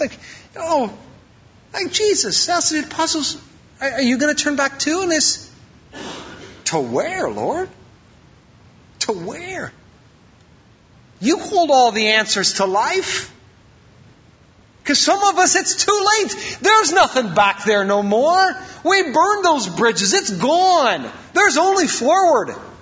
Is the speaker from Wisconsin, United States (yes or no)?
yes; Wisconsin, United States; "Dude, what are we doing here? We're from Wisconsin. What are we doing here?"